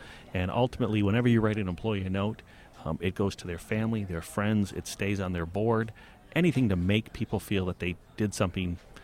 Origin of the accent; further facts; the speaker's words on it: Michigan, United States; I agree. I'm from Michigan, so this is very warm for me.